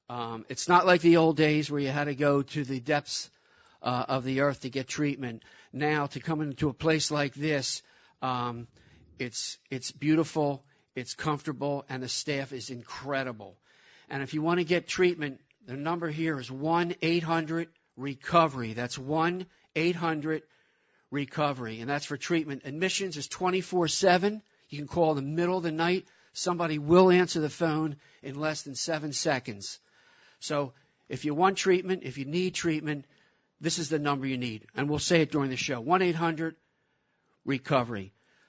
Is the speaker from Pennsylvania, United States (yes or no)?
yes; Philadelphia, Pennsylvania, United States; I grew up in Philadelphia area, in a fairly normal family. I grew up in the music business in Philadelphia, where I made records, hit records.